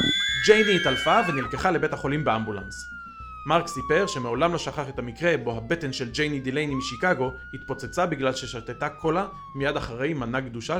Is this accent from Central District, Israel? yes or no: yes; Rehovot, Central District, Israel; אני גדלתי בעיר רחובות בשנות ה-70 וה-80.